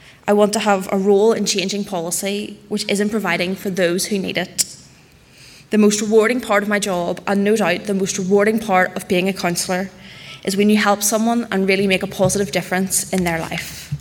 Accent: Bangor, Northern Ireland, United Kingdom; I'm from Bangor. I've lived there all my life. I was brought up in the area, and it's an area where the political views have been dominated by conservatism and unionism.

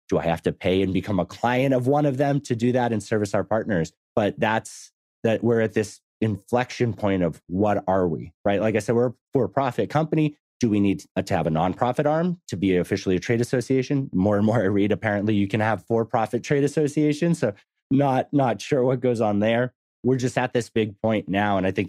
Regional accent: Massachusetts, United States; now in Texas, United States; I grew up in Massachusetts. I live in Texas now.

